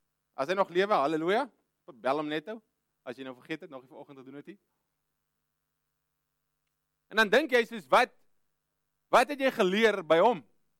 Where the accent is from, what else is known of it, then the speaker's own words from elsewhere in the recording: Karoo, South Africa; ek kom van die Araf daar in die middel van die Karoo daar waar julle nie weet wat dit is nie